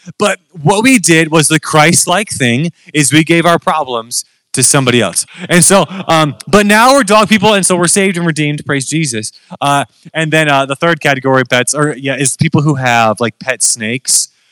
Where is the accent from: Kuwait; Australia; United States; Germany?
United States; Phoenix, Arizona; I'm from Phoenix, Arizona.